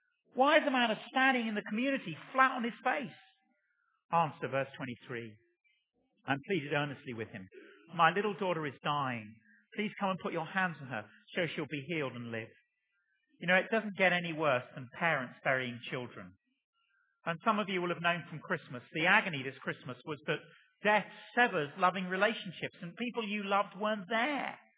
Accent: England, United Kingdom; but I'm English, so I said nothing.

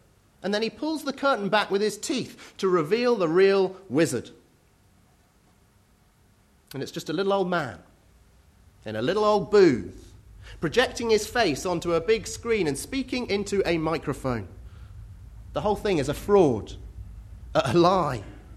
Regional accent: United Kingdom; And we're all being asked, as the British public, to vote for the party that we most want to be in charge of this country.

